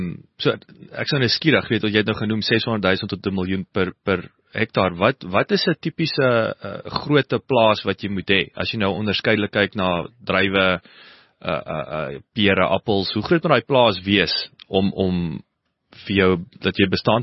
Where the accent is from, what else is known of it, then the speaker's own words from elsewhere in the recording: Kenhardt, Northern Cape, South Africa; born there; ek is nou op Kenhardt gebore, en ek gaan wys nou my kinders waar Kenhardt is